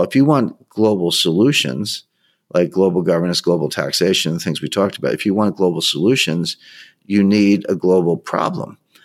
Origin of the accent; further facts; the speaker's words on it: United States; If you want to say America first, which I'm an American, so I'm okay with that.